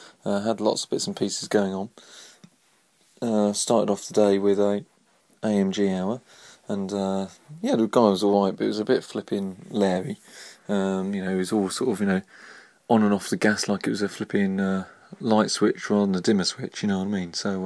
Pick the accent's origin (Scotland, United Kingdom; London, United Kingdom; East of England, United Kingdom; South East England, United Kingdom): South East England, United Kingdom; Chatham; So I said I came from Chatham, so he's going to have a look at the Chatham docks and stuff.